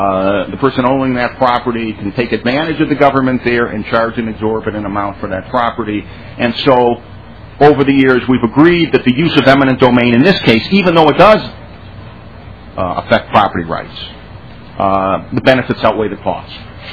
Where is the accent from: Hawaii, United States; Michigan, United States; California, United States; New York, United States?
Michigan, United States; Detroit; I want to give two in particular, one from my hometown, Detroit.